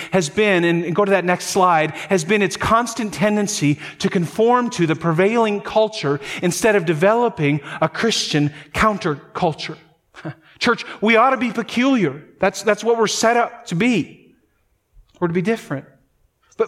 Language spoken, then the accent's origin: English; North Dakota, United States; We come from Norwegian territory there, all right, up in North Dakota.